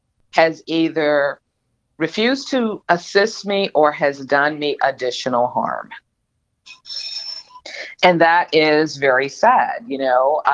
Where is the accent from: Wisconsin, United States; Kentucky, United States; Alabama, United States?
Alabama, United States; Birmingham; now in Baltimore County, United States; Now, I'm not from Maryland. I'm actually from Birmingham, Alabama. And when I decided to buy a house, you know, I've been living in the DMV for more than 30 years.